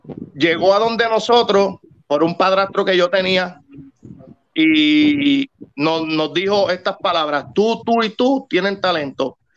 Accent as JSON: {"language": "Spanish", "town": "Juana Díaz", "country": "Puerto Rico", "said": "Sí, yo soy de Juana Díaz, siempre he dicho"}